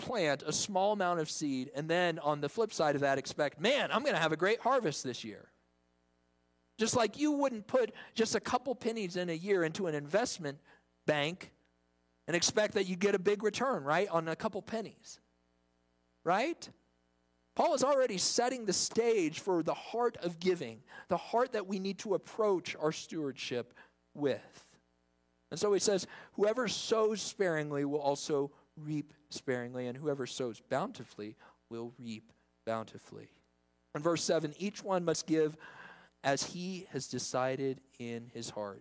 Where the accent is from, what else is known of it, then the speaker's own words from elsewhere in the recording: Nebraska, United States; I grew up in Nebraska for a time, and I learned to plant from an old tired farmer